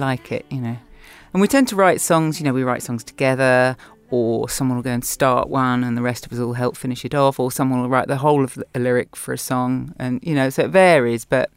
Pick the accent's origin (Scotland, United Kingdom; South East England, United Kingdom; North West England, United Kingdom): South East England, United Kingdom; like the town centres near me when I was growing up in Berkshire